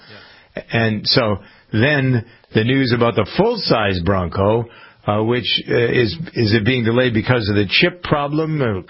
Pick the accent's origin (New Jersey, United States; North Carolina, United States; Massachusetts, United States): Massachusetts, United States; here in Massachusetts, and one of his guys is a very close friend that runs the Ford dealership here in my hometown.